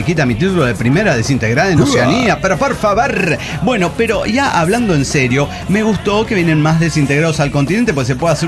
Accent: Argentina; Mire que soy argentino y estoy acostumbrado a la injusticia

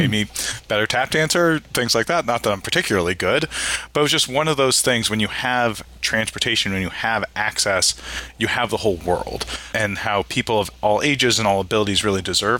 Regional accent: California, United States; And my home state of California has done a huge work on it.

